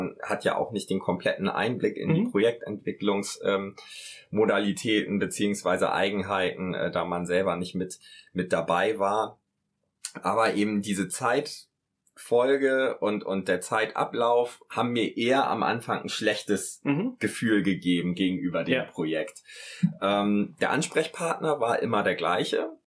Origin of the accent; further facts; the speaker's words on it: Hamburg, Germany; Also ich komme ja selber aus Hamburg